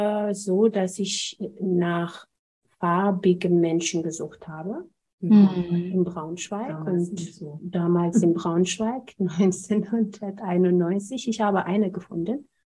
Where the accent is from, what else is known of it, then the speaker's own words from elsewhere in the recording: Ethiopia; German is a second language; now in Germany; In meiner Kindheit in Äthiopien gab es nicht diese Frage, was willst du werden, wenn du groß bist?